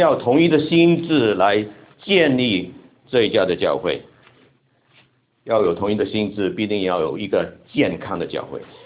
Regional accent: Hong Kong; accent: Hong Kong; Chinese is a second language; 我现在要用我的香港口音的普通话跟大家讲到

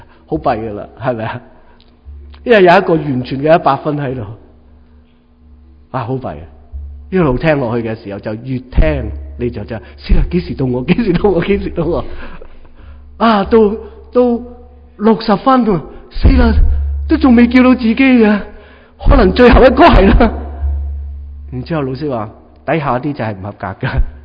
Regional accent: Hong Kong; 特别我们从香港过来，我们在香港读书

